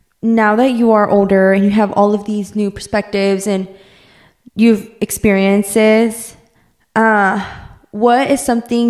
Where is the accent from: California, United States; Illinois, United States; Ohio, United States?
California, United States; Richmond; I hope that everyone listening got a new perspective on what a life of a child growing up in Richmond, California was like.